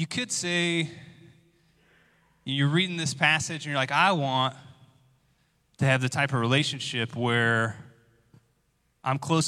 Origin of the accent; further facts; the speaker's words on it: United States; Like, as an American, like, I'm rich, right?